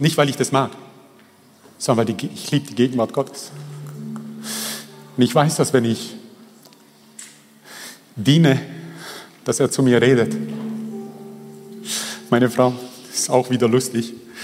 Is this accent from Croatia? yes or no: yes; Croatia; Schatz, ich bin Kroate.